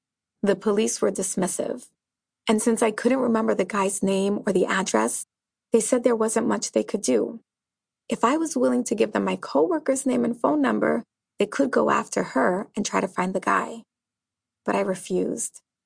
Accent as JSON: {"language": "English", "town": "New York City", "region": "New York", "country": "United States", "tie": "born or raised there", "said": "I grew up in New York City, and over there we would have said, \"Let's get lit,\" or \"Let's meet up for drinks.\""}